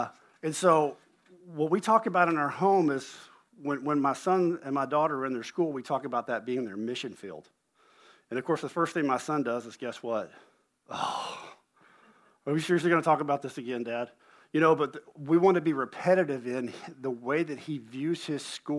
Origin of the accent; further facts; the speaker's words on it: Fort Worth, Texas, United States; also born or lived in Dallas; I'm from Dallas. I grew up in Fort Worth, you know, and so I'm a Rangers fan, I'm a Cowboys fan